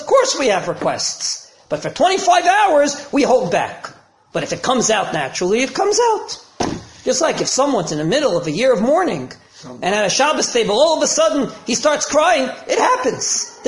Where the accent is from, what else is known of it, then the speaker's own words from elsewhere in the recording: United States; When I grew up in America, when you want to sell the Brooklyn Bridge, it means it's selling you a lie.